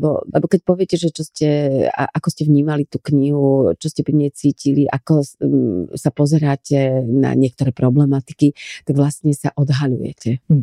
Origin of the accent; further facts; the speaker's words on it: Bratislava, Bratislava Region, Slovakia; ja milujem Bratislavu, je to moje rodné mesto, som tu rada